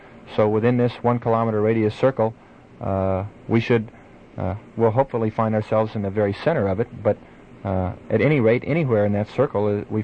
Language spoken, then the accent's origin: English; San Antonio, Texas, United States; born there; Well, I was born in San Antonio, Texas.